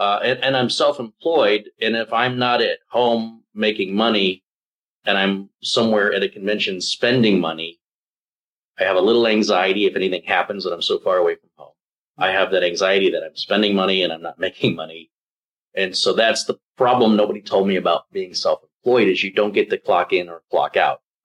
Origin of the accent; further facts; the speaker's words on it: Michigan, United States; This is my home. Michigan is my home state. Yeah. This is where I am from. These are my people, everybody here.